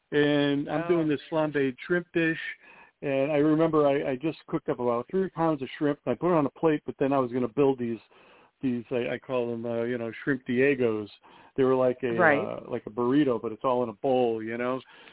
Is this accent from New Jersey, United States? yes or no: no; Connecticut, United States; So I grew up in Connecticut.